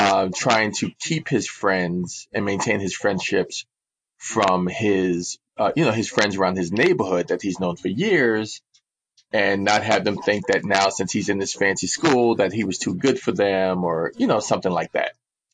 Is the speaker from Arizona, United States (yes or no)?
no; New York City, New York, United States; where I grew up in Washington Heights, you know, all my friends and neighbors were African American or maybe Puerto Rican, Dominican